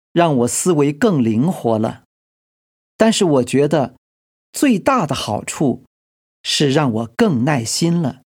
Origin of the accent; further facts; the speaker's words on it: Chengdu, Sichuan, China; now in Beijing, China; 不是。我家住在四川，我是成都人。